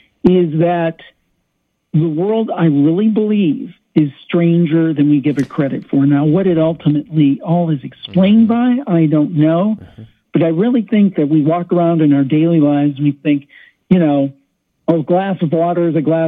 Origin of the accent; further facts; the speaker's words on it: Cleveland, Ohio, United States; And then I'm from Ohio. I'm from the Cleveland, Ohio area.